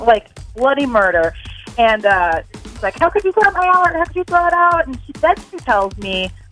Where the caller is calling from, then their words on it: DeForest, Wisconsin, United States; I'm from DeForest.